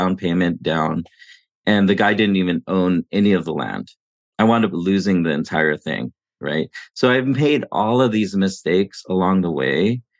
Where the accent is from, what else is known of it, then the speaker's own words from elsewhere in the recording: Philippines; I'm Filipino, right?